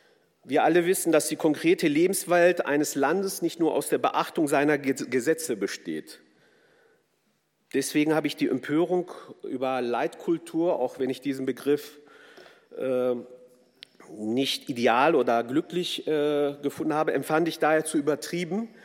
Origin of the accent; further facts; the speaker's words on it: North Rhine-Westphalia, Germany; Ich bin in den 80ern im Ruhrgebiet groß geworden. Deutschland wurde mir und meiner Familie langsam endgültig zur Heimat